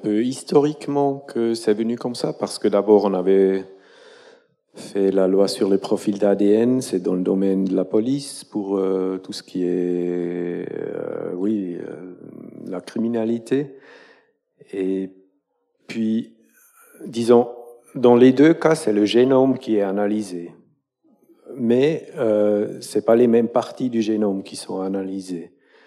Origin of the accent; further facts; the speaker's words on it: Switzerland; accent: Swiss German; French is a second language; Voilà, je suis suisse-allemand, on voit, on entend.